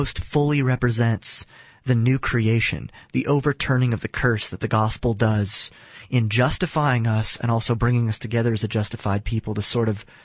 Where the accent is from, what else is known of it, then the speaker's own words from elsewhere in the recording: United States; And it's interesting because we're American, okay?